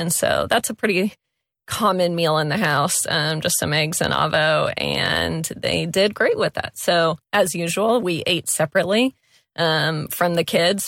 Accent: Raleigh, North Carolina, United States; I am from Raleigh, North Carolina.

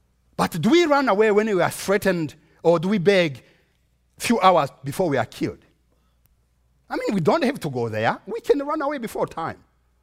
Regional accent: Rwanda; I am a Rwandese, but I am an American too.

